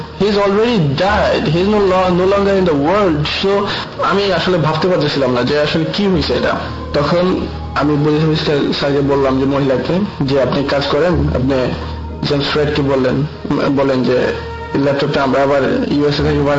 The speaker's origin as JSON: {"language": "Bangla", "town": "Brahmanbaria", "region": "Chittagong Division", "country": "Bangladesh", "tie": "born or raised there", "lives_now": "United States", "said": "আমি এখানে এটা স্টেট ইউনিভার্সিটিতে পড়াশোনা করতেছি, আমার গ্রামের বাড়ি ব্রাহ্মণবাড়িয়াতে।"}